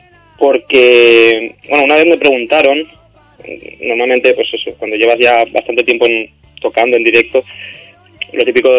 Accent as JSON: {"language": "Spanish", "town": "Alicante", "region": "Valencian Community", "country": "Spain", "said": "que yo soy de Alicante, Almansa de Alicante está a una hora"}